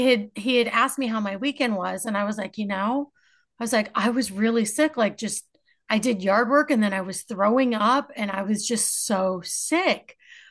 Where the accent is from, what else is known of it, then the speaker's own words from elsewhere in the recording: California, United States; moved away; So I'm from California. I didn't deal in Southern California, Beach City. I didn't deal with ticks.